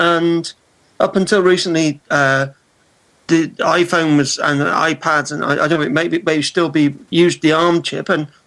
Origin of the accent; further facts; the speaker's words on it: United Kingdom; I'm a British